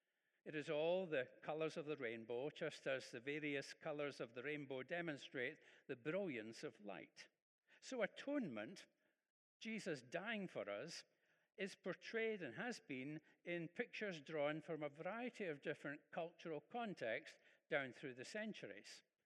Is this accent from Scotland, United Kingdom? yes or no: yes; Prestwick, Scotland, United Kingdom; I was brought up in Prestwick in Ayrshire, which has, as many towns and villages in the country have, a market cross or a market cross.